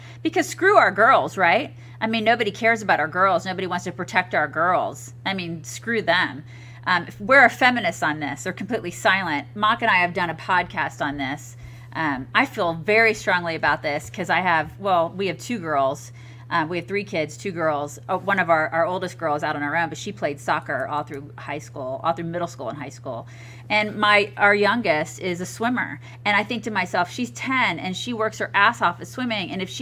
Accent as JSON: {"language": "English", "region": "the South", "country": "United States", "tie": "born or raised there", "said": "Well, see, I grew up in the South, and you married a boy from the South."}